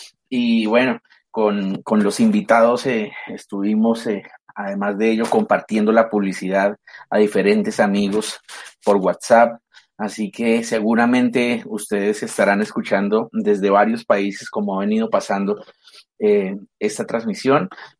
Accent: Bogotá, Colombia; y eso que yo siendo Rolo.

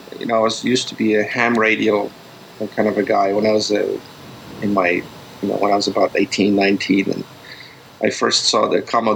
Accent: Poland; English is a second language; now in Dallas, United States; I am originally from Poland. I live in US, in Dallas, Texas.

